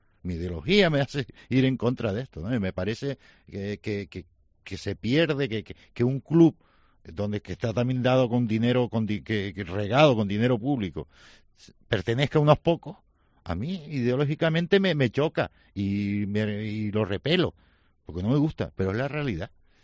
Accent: Canary Islands, Spain; Como tinerfeño, no como tinerfeñista.

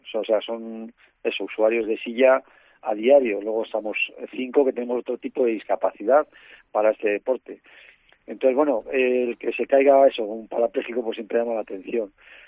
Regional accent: Asturias, Spain; also born or lived in Palencia; Estuve 2 años en Asturias, volví a Palencia, y estuve una temporada de nuevo en Palencia y después me regresé a Asturias. Y en Palencia a la vez he jugado contra ellos otros 2 años, jugando como asturiano contra Palencia.

